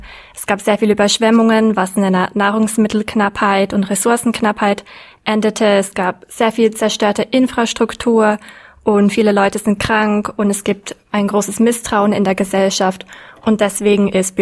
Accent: Zurich, Switzerland; Ich bin auch 21 Jahre alt, komme aus Zürich und studiere Sozialanthropologie.

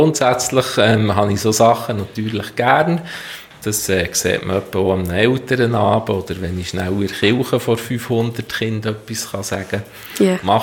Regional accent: Thun, Bern, Switzerland; Ich bin in Thun aufgewachsen. Ja, in einem Quartier, so ähnlich wie es in Ostermundig auch Quartier gibt. Ich habe dort die Schule besucht, die Primarschule in Schönau und dann das Progymnasium

